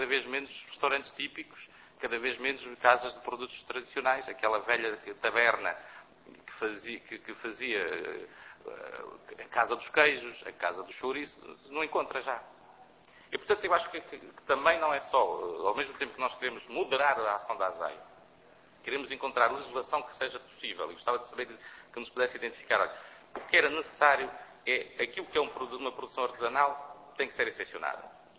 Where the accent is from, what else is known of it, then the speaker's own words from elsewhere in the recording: Viseu, Portugal; A identidade de cada região de Porto Alegre, de Viseu, de onde eu sou originário